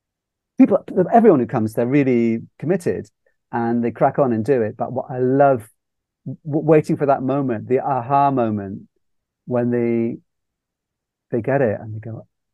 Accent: Scotland, United Kingdom; born there; now in Wales; It's because I'm not from here. I was born in Scotland.

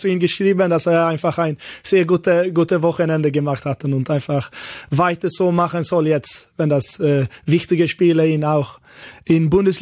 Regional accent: Gothenburg, Västra Götaland County, Sweden; German is a second language; Wir waren in meiner Heimat, Göteborg.

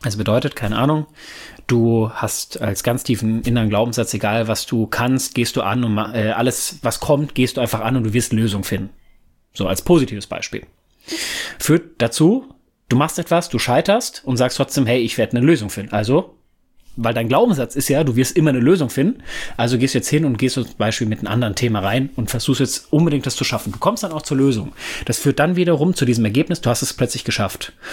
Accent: North Rhine-Westphalia, Germany; Ich komme ja ursprünglich aus dem Pott

